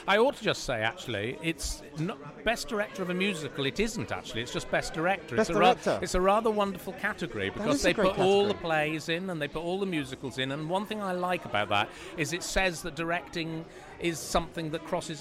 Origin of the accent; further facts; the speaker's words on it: United States; I'm an American and I work in New York, but I love working here